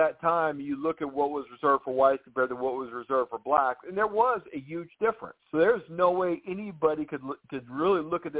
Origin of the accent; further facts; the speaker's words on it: Louisiana, United States; And in this case, my home state, Louisiana, passed a law requiring black and white residents to ride separate but equal train cars.